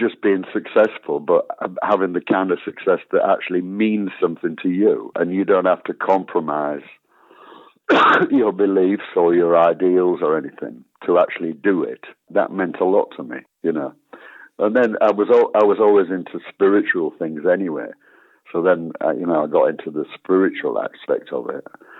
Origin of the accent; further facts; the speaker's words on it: Yorkshire and the Humber, United Kingdom; And I approached the whole thing, really, as a Yorkshireman.